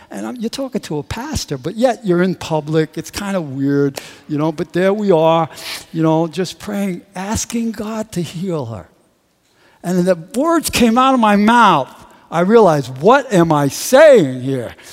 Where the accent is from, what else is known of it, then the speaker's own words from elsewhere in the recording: New York, United States; I'm a New Yorker, okay? And I grew up, you know, this is what is ingrained in my mind.